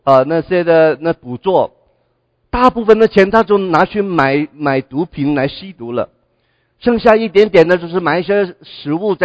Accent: Guangdong, China; 你就知道我是广东人吗？

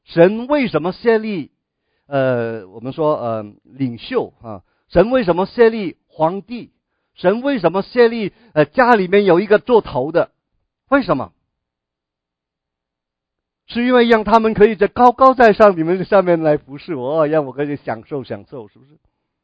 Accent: China; 我们中国人说左什么啊，左丞右相

